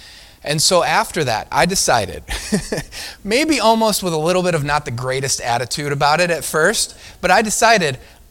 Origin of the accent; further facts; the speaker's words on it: New York, United States; I'm from New York. That's not an actual saying we use, but, you know, I've heard that said before.